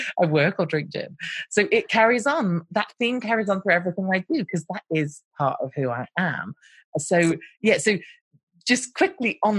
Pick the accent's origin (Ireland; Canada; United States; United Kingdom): United Kingdom; I'm talking very British as I do because I am British.